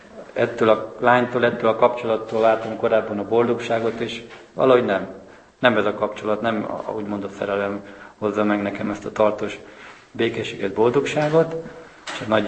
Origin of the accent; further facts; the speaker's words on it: Pilisvörösvár, Pest, Hungary; otthon még édesapámmal betonoztuk a kerítést, és a helyi lelkész, Pilisvörösváron, mely onnan származok